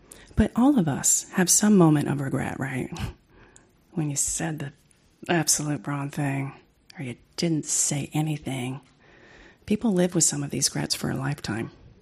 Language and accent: English; Brooklyn, New York, United States; I am a Sagittarius from Brooklyn.